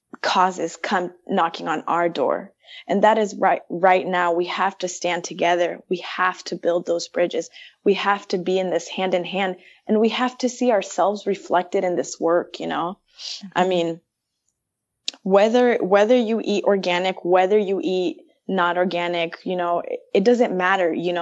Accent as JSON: {"language": "English", "region": "Oregon", "country": "United States", "tie": "born or raised there", "said": "You know, I was raised in Oregon, and I'm very fortunate that our water here in Oregon has not been privatized."}